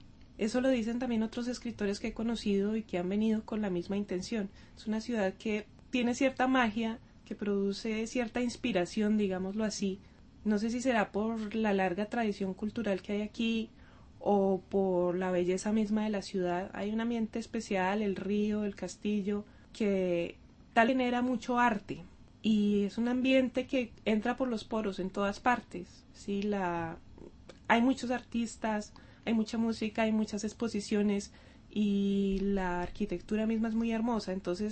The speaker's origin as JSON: {"language": "Spanish", "country": "Colombia", "tie": "born there", "lives_now": "Czech Republic", "said": "Sí, yo nací en Colombia, mi madre es checa, mi padre es colombiano y, bueno, también soy checa debido a la nacionalidad de mi madre. Pero a veces estoy en Colombia y a veces estoy aquí en la República Checa."}